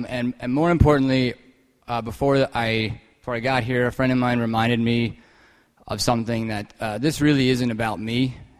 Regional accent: Manhattan, New York, United States; That being said, I'm from Manhattan. I grew up here.

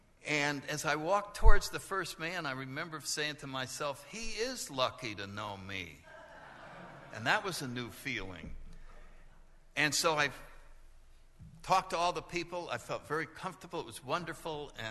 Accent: New Haven, Connecticut, United States; And I was 19 years old. I grew up in New Haven. I was a freshman at Yale

